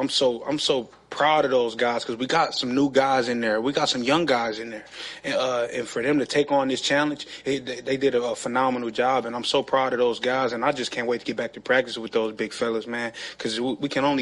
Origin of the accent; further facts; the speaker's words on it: Flint, Michigan, United States; I'm just a kid from Flint, man. Nothing special. I'm a kid from Flint just with a lot of heart and toughness